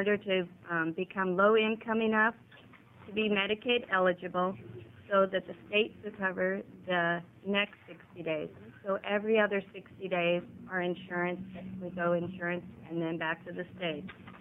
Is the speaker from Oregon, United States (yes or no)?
yes; Aloha, Oregon, United States; I'm from Aloha, and I'm fighting a cold